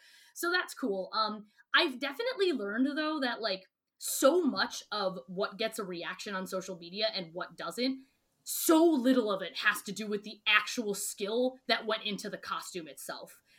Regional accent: Wisconsin, United States; I'm from Wisconsin

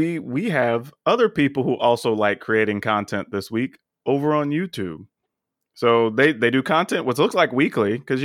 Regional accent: Texas, United States; Like, I grew up in Texas, and it's already hot.

